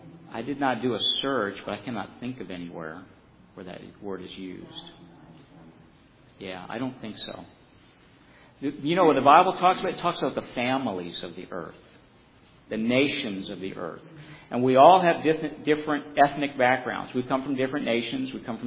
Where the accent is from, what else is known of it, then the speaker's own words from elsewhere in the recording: Scotland, United Kingdom; Janine is Irish. I'm Scottish.